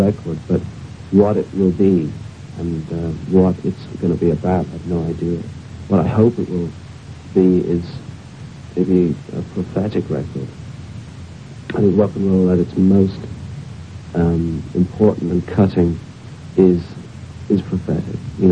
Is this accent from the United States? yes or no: no; Ireland; we never thought of ourselves as deeply Irish. We were Irish because that's where we started, formed, and that's where we grew up.